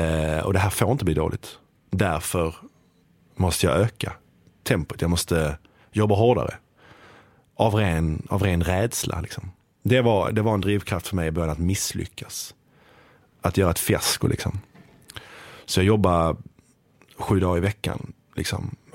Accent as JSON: {"language": "Swedish", "town": "Malmö", "region": "Skåne", "country": "Sweden", "said": "Och även i Malmö där jag kommer ifrån liksom."}